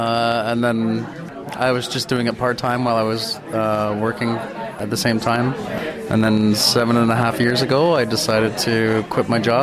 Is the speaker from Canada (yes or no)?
yes; Nunavut, Canada; I'm a jeweler from Nunavut, and I'm here showing my work.